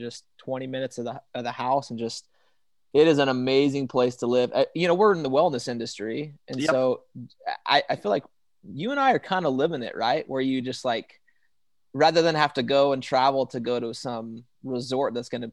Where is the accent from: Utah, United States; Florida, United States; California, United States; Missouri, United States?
Utah, United States; I grew up in Northern Utah. I'm so pro Utah. I think it's the most beautiful place ever.